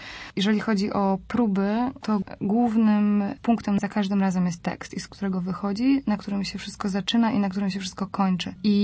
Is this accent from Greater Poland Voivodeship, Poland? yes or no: yes; Poznań, Greater Poland Voivodeship, Poland; W momencie, kiedy odpowiadam, że z Poznania, każdy na to odpowiada, że a tak, byliśmy tam raz z Pasją.